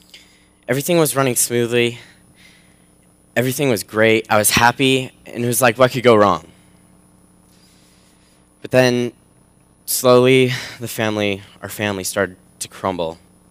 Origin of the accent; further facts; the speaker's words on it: Bonners Ferry, Idaho, United States; my hometown in Bonners Ferry, Idaho. Yeah. Let me just forewarn you, full of hicks.